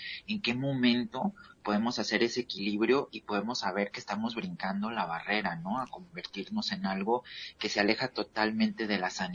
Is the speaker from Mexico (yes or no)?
yes; Mexico; como mexicanos o como individuos de América Latina, tenemos la mala costumbre de quebrar el jarrón